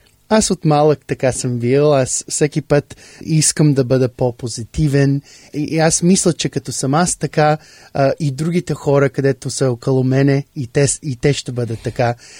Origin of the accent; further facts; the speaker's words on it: Dallas, Texas, United States; also born or lived in Canada; Аз идвам от Щатите. Роден съм в Канада, ама съм раснал в Далас, Тексас. Баща ми е от България, от града Пловдив